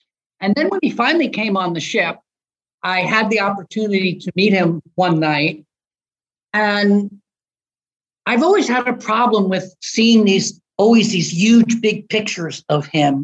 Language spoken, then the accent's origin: English; Brooklyn, New York, United States; I'm from Brooklyn.